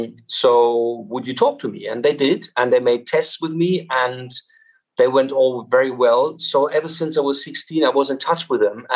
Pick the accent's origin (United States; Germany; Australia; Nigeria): Germany; Kassel, Hesse; They were luckily only an hour up north from Kassel, my hometown.